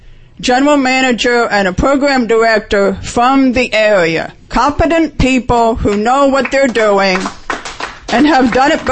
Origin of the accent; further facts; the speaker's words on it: Washington, District of Columbia, United States; now in Baltimore, United States; I grew up in the Washington area, but I didn't start listening to PFW until I moved to Baltimore